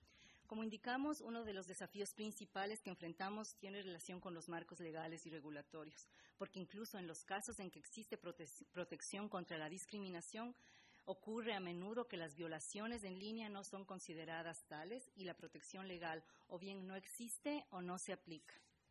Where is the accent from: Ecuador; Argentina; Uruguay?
Ecuador; soy ecuatoriana.